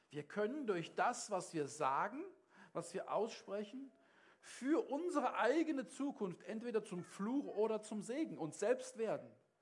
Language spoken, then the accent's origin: German; Germany; Ein Beispiel aus unserer Geschichte als Deutsche.